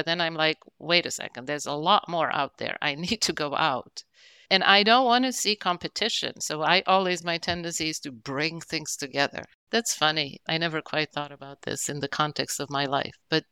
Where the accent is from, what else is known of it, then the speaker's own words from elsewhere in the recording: Israel; you asked how growing up in Israel influenced where I am.